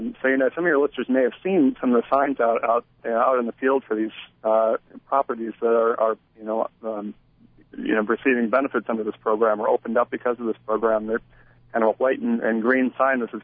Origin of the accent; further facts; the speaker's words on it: Fond du Lac, Wisconsin, United States; now in Washington, United States; I grew up in Fond du Lac, Wisconsin. Spent much of my youth walleye fishing in Lake Winnebago and deer hunting up near Crivitz, Wisconsin.